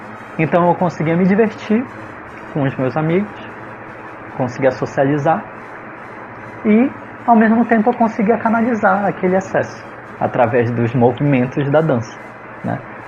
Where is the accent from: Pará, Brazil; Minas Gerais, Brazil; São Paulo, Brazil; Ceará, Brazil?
Pará, Brazil; Belém; eu sou de Belém do Pará, a gente tem um ritmo aqui, né, que é o carimbó